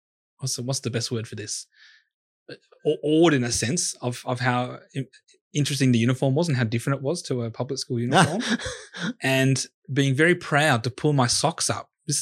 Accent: Cherrybrook, New South Wales, Australia; I did. I grew up in Cherrybrook primarily.

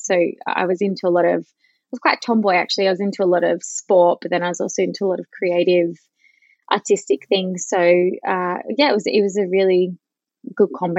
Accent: Park Orchards, Victoria, Australia; I grew up in Park Orchards. It's where my mum grew up. So my grandparents just lived down the road from us in Corriedale Crescent. And I went to Pops, the local primary school

